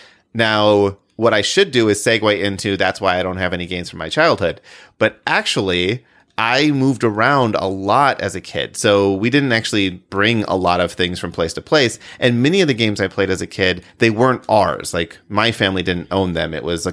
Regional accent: Midwest, United States; I mean, I grew up in the Midwest, so it's like everybody has a basement.

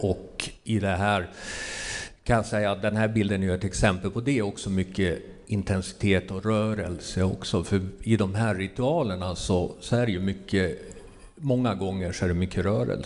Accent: Orsa, Dalarna County, Sweden; någon gång fuskade lite i något fotolab där uppe i Orsa där jag kommer ifrån.

